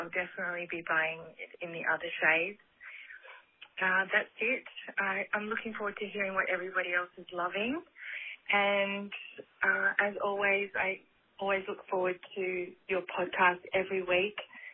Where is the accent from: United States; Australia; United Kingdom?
Australia; Sydney, New South Wales; I'm from Sydney, Australia.